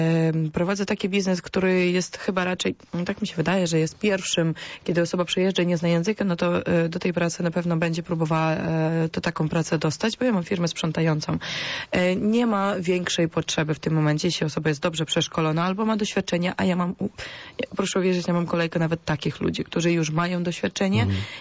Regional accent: Ukraine; Polish is a second language; moved away as an adult; now in Poland; ja jestem Ukrainką, więc mogę powiedzieć, że super, że są tutaj

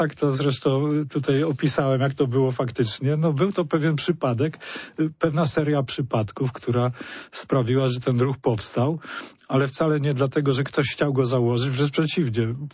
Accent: Gdańsk, Pomeranian Voivodeship, Poland; na przykład w Gdańsku, bo ja jestem gdańszczaninem

